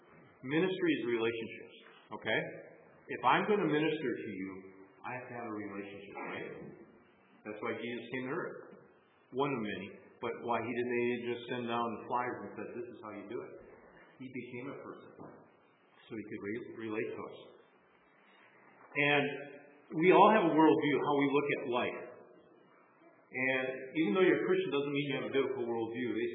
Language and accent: English; Wisconsin, United States; The fact that I grew up in Wisconsin all my life and grew up in the 60s, 70s, and 80s, that I worked here in northern Wisconsin, that my background is German and Luxembourg and a little bit of English.